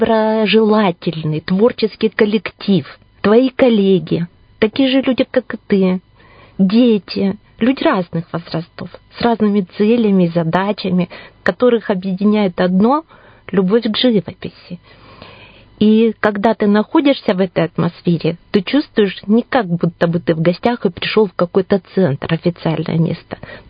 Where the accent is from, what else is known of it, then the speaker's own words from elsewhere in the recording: Ilantsy, Irkutsk Oblast, Russia; Я уроженка местного Ольхонского района, села Иланцы.